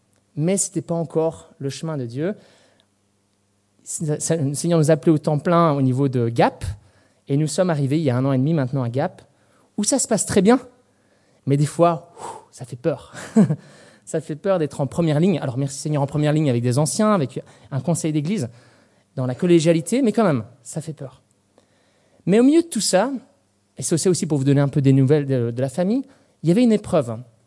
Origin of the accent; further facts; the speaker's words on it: Belgium; on finissait notre stage en Belgique, mon pays d'origine